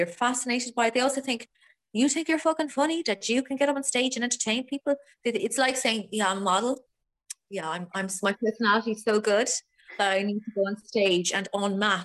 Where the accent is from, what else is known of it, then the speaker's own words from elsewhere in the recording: East of England, United Kingdom; accent: Essex; mine is more Essex, my accent.